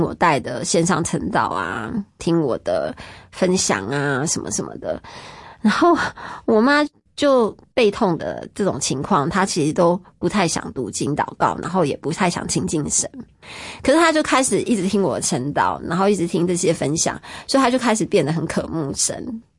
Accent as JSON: {"language": "Chinese", "country": "Taiwan", "said": "身为亚洲人我是非常骄傲的，身为我是台湾人我是非常骄傲的"}